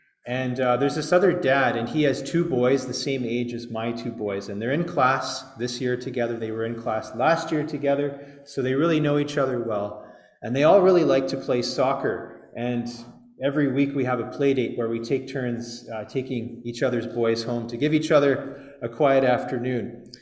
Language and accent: English; Vancouver, British Columbia, Canada; I remember when I grew up in Vancouver